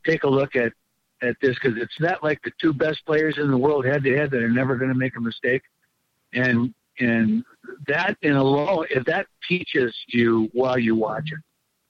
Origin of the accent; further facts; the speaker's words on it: United States; I'm from the Twin Ports, and the history of it and the uniqueness of a lot of the players that are going to be on this podcast it's worth a listen.